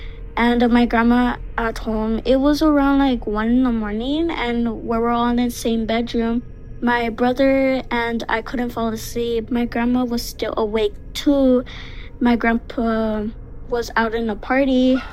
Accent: Texas, United States; I'm from Texas, and this is my story.

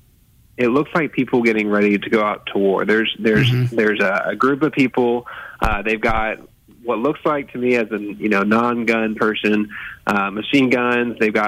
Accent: Memphis, Tennessee, United States; now in Birmingham, United States; I'm actually from Memphis, and it's very flat there.

